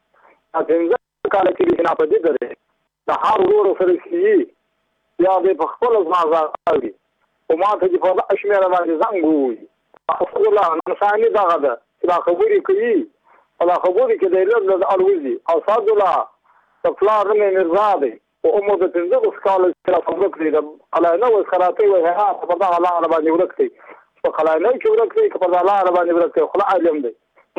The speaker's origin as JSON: {"language": "Pashto", "region": "Badghis", "country": "Afghanistan", "said": "زه په خپل د بادغیس ولایت یم د مقر د ولسوالۍ یم."}